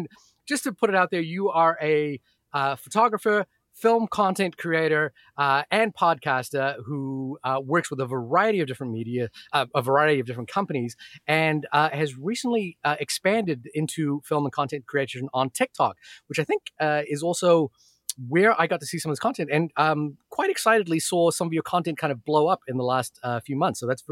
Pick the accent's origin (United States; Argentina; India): India; I am from India